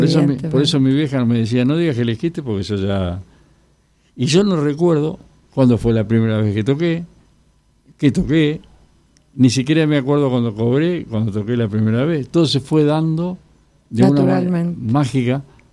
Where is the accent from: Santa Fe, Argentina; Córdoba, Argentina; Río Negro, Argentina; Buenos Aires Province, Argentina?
Buenos Aires Province, Argentina; Villa Diamante; also born or lived in Monte Grande; yo nací en Monte Grande y me crié en Villa Diamante